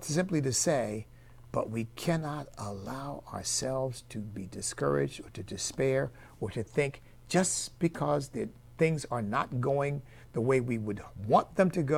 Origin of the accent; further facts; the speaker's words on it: United States; I am still an American.